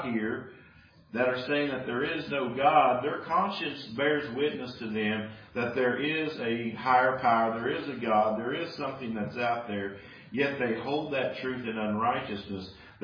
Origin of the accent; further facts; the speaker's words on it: United States; other countries will call us Christians because we're from America, okay?